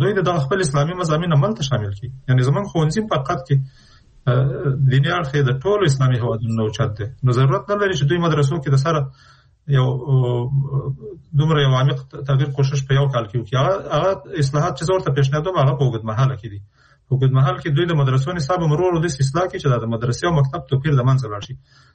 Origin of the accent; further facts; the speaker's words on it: Afghanistan; نو چون موږ د افغانستان خلک یو د افغانستان په هر فرد